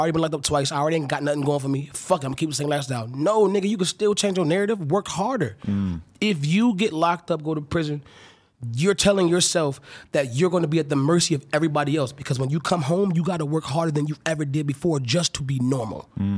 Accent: North Carolina, United States; I'm from North Carolina. It's legal, bitch.

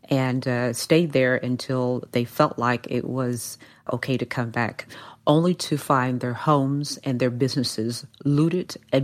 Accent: Tulsa, Oklahoma, United States; I grew up in the Greenwood community myself as a little girl.

